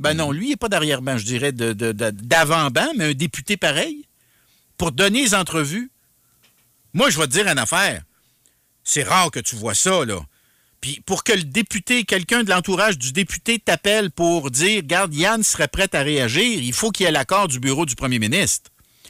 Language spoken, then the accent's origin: French; Quebec, Canada; Moi, j'ai été élevé dans la Naudière, là.